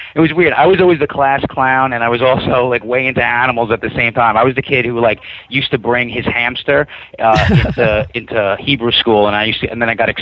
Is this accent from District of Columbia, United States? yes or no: no; New York City, New York, United States; I'm born and raised in New York City.